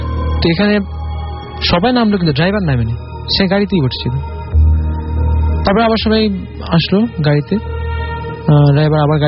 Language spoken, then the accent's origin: Bangla; Sylhet, Sylhet Division, Bangladesh; আমি সিলেট থেকে এসেছি।